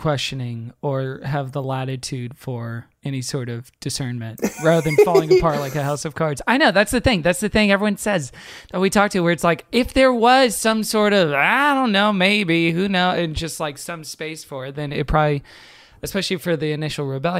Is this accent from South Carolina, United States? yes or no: no; Texas, United States; I'm from Texas.